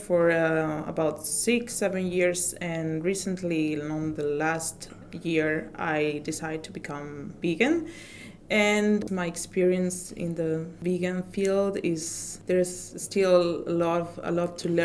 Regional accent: Pontevedra, Galicia, Spain; I am actually from Pontevedra, that is a little town on the Portuguese coastal and Portuguese Camino. It's a really nice and cozy town with lots of things

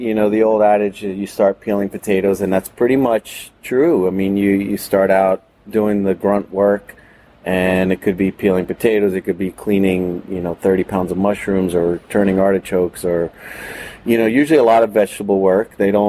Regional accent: New York, United States; Yeah, I grew up in New York. A lot of my formative years in restaurants were in New York City.

